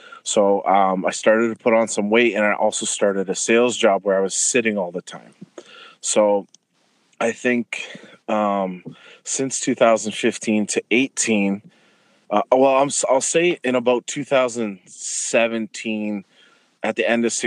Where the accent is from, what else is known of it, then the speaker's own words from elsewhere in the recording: Windsor, Ontario, Canada; I'm from Canada, Windsor, Ontario. If you're from the States, it's right across from Detroit, right when you get off the Ambassador Bridge.